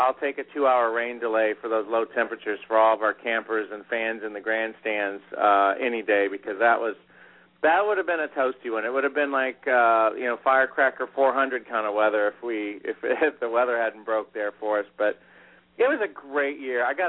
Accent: Terre Haute, Indiana, United States; And even my hometown of Terre Haute saw some growth in that market.

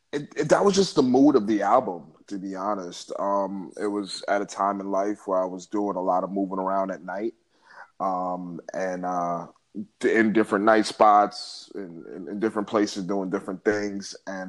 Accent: Bronx, New York, United States; typical story growing up in the Bronx is crazy, man.

